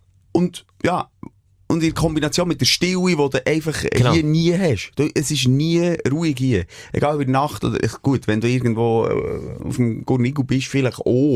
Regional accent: Switzerland; wir als Schweizer

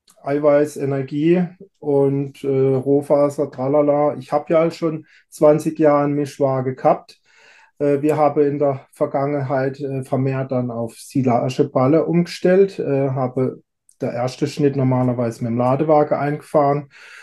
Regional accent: Baden-Württemberg, Germany; Ich komme aus Südbaden, genauer auf der Hälfte zwischen Straßburg und Freiburg. Manch einer kennt auch den Europapark, der ist 10 Kilometer südlich von mir.

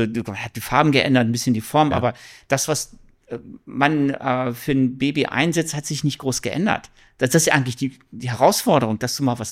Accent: Pattensen, Lower Saxony, Germany; Wir kommen alle aus Pattensen.

